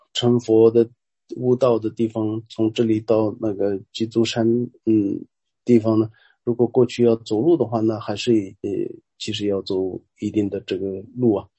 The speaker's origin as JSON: {"language": "Chinese", "region": "Yunnan", "country": "China", "said": "就是我们云南那边也有个鸡足山嘛"}